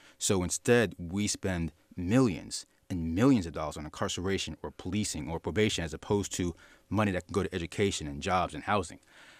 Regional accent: Queens, New York, United States; born there; So when you come over from Jamaica, Queens, you go to Jamaica, Queens, New York. That's

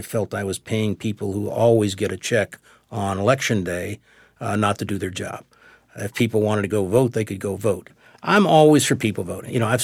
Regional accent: United States; know, but at the end of the day, I'm an American.

